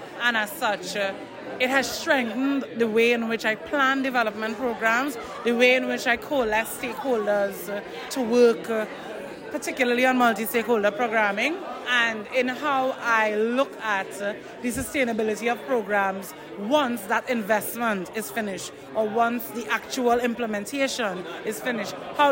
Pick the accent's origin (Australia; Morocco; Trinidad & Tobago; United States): Trinidad & Tobago; even though I'm from Trinidad, live in Trinidad, my work covers the entire Caribbean region and the Dominican Republic